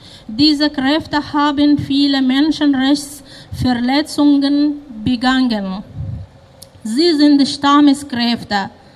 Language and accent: German; Sudan; German is a second language; Ich komme aus dem Sudan.